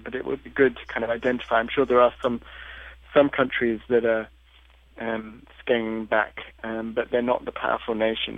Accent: United Kingdom; I'm from Britain, and there's huge austerity cuts going on

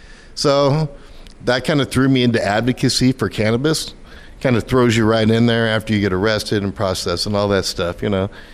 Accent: San Diego, California, United States; I grew up in San Diego, you know.

